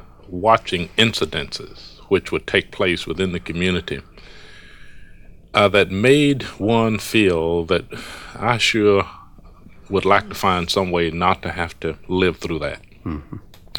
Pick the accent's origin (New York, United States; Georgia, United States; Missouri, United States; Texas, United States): Georgia, United States; I remember when I grew up in Georgia as a young 15-year-old